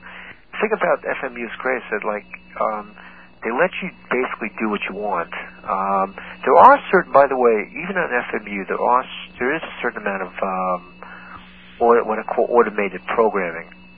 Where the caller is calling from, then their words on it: Brooklyn, New York, United States; Calling from Brooklyn.